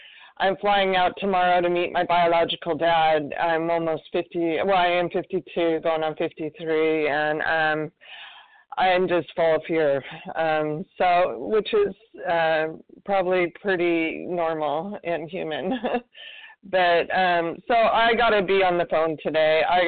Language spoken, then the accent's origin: English; Washington, United States; from Washington State.